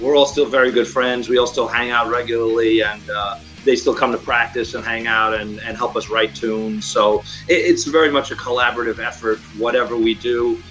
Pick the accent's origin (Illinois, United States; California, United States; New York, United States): New York, United States; Queens; We're from Queens, New York.